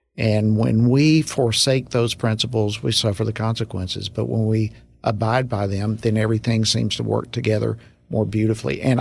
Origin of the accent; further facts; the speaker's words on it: Georgia, United States; You know, I was born in Georgia. So I feel like these days one of the few that's native born and raised in Georgia.